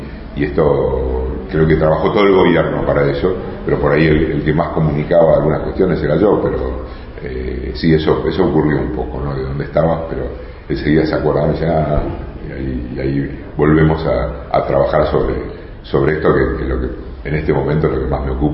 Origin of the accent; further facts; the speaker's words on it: Mar del Plata, Buenos Aires Province, Argentina; born there; como bonaerense, yo nací en Mar del Plata y vivo en Bulón, como bonaerense y amando esta provincia